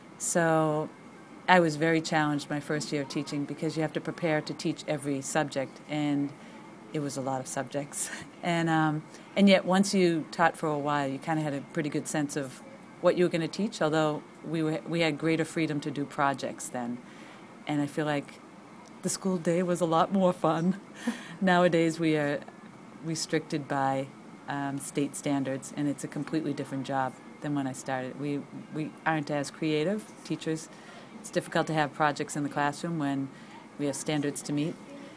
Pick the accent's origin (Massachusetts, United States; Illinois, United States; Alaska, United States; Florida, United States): Massachusetts, United States; Malden; born there; Well, I was born in Malden, Massachusetts, which is about 5 miles north of Boston.